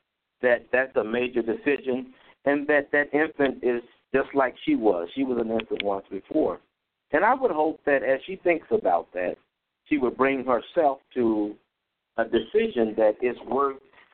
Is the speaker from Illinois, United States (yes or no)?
yes; Chicago, Illinois, United States; You know, I grew up in Chicago